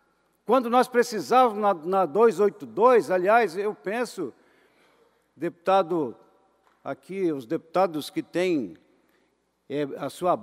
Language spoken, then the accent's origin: Portuguese; Santa Catarina, Brazil; nos constrange como catarinenses.